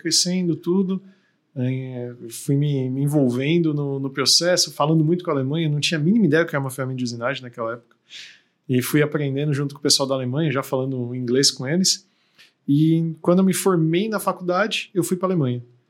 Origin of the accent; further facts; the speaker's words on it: Mauá, São Paulo, Brazil; also born or lived in Santo André; Eu nasci em Santo André, mas vivi 27 anos da minha vida em Mauá. Então lá eu estudei, cresci, comecei meu trabalho